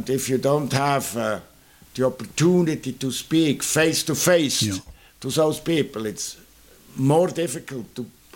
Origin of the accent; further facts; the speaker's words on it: Switzerland; English is a second language; We are neighbor from France or for France, but we are not member of the European Union.